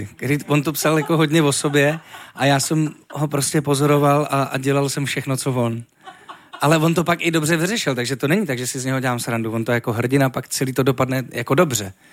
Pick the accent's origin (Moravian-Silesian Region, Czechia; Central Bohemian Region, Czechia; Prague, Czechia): Moravian-Silesian Region, Czechia; Třinec; to byli jsme se projít po Třinci, odkud pocházím